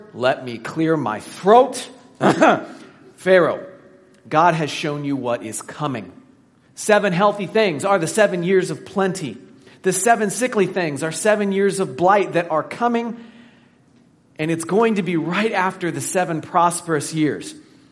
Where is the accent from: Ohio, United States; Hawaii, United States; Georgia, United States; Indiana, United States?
Indiana, United States; I'm from Indiana, so I think in terms of corn.